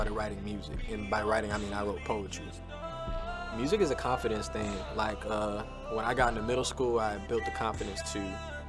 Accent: Phoenix, Arizona, United States; I grew up, I was born in Phoenix, Arizona.

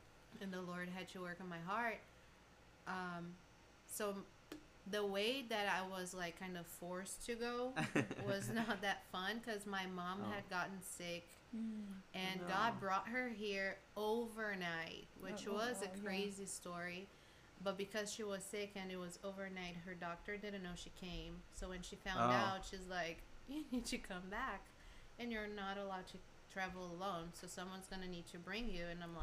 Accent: Brazil; And, well, I am from Brazil.

